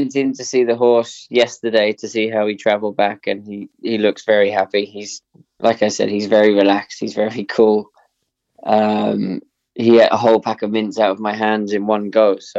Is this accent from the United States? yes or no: no; Epsom, South East England, United Kingdom; born there; because I was born in Epsom.